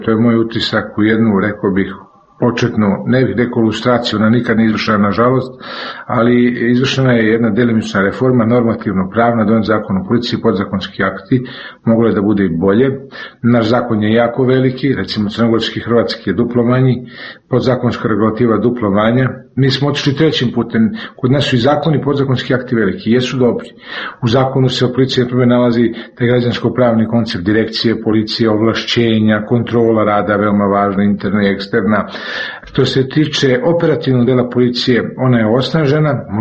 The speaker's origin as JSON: {"language": "Serbian", "region": "Belgrade", "country": "Serbia", "tie": "born there", "said": "Recimo, ja sam rođen u Beogradu."}